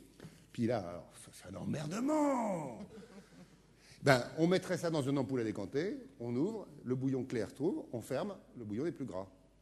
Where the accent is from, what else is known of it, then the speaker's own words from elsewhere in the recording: Grand Est, France; Moi, je suis alsacien, donc je pourrais dire la choucroute